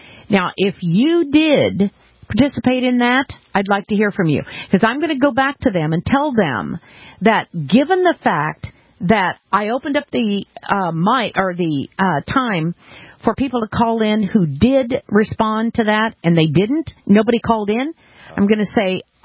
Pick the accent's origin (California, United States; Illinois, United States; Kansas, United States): Kansas, United States; Arkansas City; I grew up in Arkansas City, Kansas, and it played a huge role in my life because it was a town where we had like five blacks and no Jewish people, three Italians, and that was it.